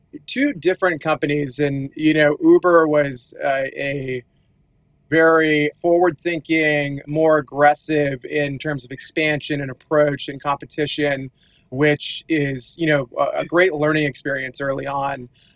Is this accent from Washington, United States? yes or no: yes; Seattle, Washington, United States; My background, I'm from Seattle, grew up here my entire life, more or less.